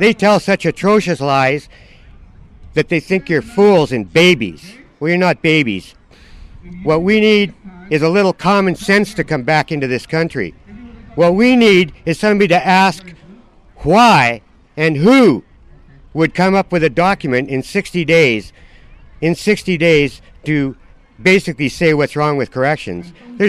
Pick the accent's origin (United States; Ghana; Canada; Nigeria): Canada; I'm a Canadian. I'm proud to be a Canadian.